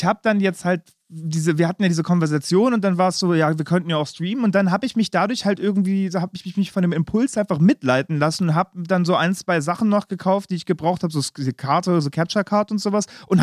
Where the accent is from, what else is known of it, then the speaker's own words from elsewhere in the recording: Berlin, Germany; born there; Und gebürtiger Berliner bin.